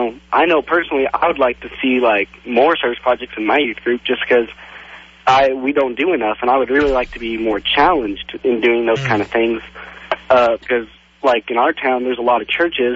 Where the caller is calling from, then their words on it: Clovis, New Mexico, United States; Clovis, New Mexico.